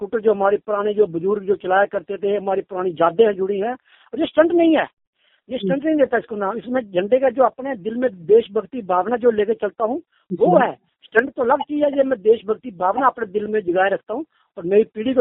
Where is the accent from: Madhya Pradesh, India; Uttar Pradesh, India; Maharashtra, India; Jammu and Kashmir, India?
Jammu and Kashmir, India; Jammu; first language Dogri; Hindi is a second language; मैं जम्मू का रहने वाला हूँ और हमारी जम्मू की जो मातृभाषा है डोगरी है।